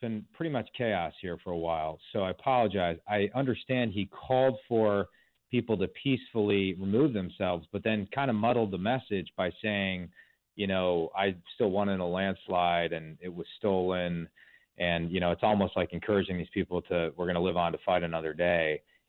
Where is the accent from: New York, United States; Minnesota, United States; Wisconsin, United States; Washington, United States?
Wisconsin, United States; I think every state, my home state of Wisconsin included, needs to make, you know, voter integrity a top priority